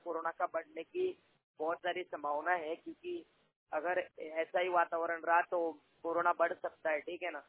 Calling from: Maharashtra, India; जिला औरंगाबाद महाराष्ट्र से बात कर रहा हूँ दोस्तों।

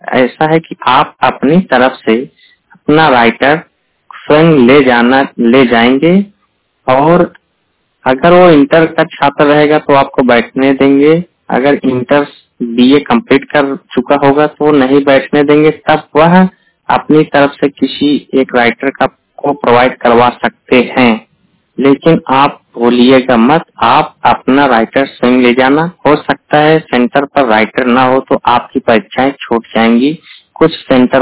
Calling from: Jaunpur, Uttar Pradesh, India; District Jaunpur Uttar Pradesh से बात कर रहे हैं।

